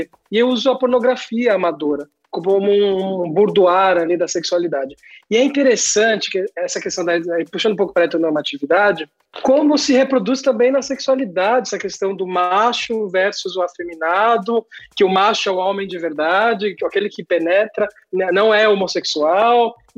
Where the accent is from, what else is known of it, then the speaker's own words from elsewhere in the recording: Santos, São Paulo, Brazil; Para mim, na minha adolescência, eu sou de Santos